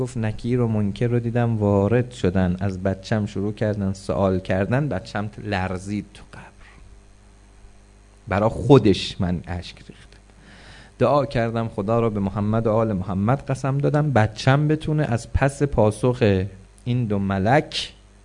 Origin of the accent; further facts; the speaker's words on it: Tehran, Tehran Province, Iran; من بچه تهرانم، ممکنه وقتی تو راه مشهد از دنیا برم